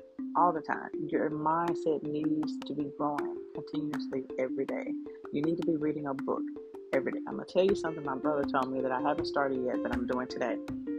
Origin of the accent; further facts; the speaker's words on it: the South, United States; He's from the South, just like I am, and I love him.